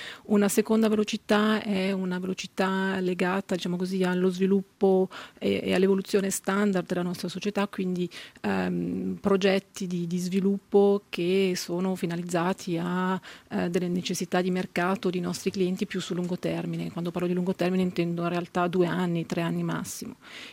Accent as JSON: {"language": "Italian", "town": "Lugano", "region": "Ticino", "country": "Switzerland", "tie": "born there", "also_born_or_lived": "Zurich", "said": "Sono originaria di attinenza, sono del Mendrisiotto, però sono nata in Lugano Campania e sono tornata a Lugano dopo un giro del mondo. Sì, effettivamente sono stata prima a Zurigo"}